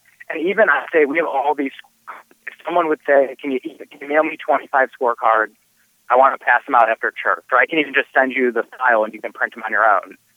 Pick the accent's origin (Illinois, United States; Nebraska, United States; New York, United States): Illinois, United States; I'm from Illinois, and I'm pretty dedicated to making sure Virginia doesn't also get ruined.